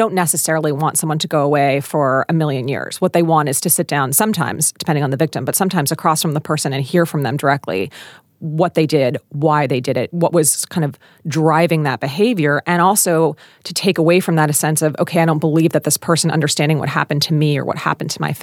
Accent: Philadelphia, Pennsylvania, United States; I think there are 2 big ones out of my hometown of Philly

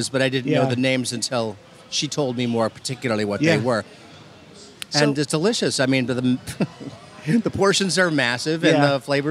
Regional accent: Midwest, United States; fortunately for me, growing up in the Midwest, even though we don't have a 12-month growing season like in the American South, we did have our beautiful summers.

